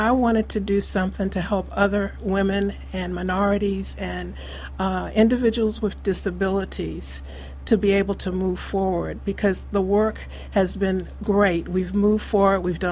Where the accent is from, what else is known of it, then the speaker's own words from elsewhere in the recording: the South, United States; And I'm from the South, so I'm a child of segregation.